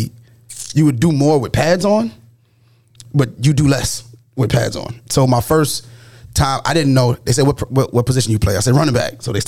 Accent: Brooklyn, New York, United States; And I'm from the only borough that counts. I'm from Brooklyn.

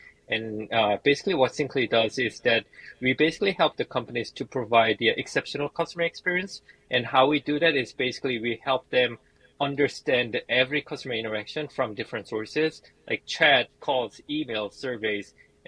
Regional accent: Ohio, United States; Yeah, I'm from Ohio.

